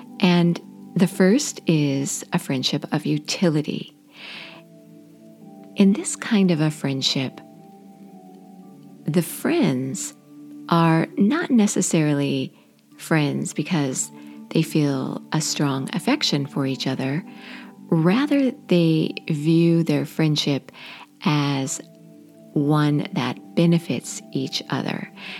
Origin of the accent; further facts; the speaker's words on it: Washington, United States; now in Florida, United States; I live in Florida, but I'm from Washington State, and most of my family is still there.